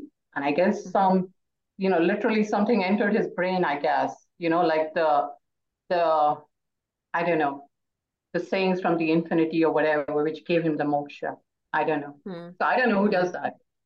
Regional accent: India; being the time that I grew up in India

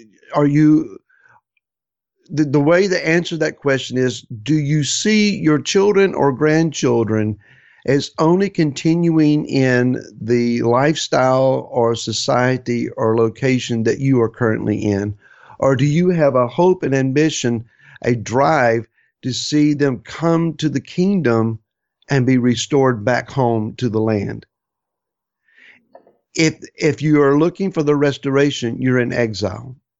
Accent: Virginia, United States; Now, I'm an American. I love America. I'm a 10th generation Virginian.

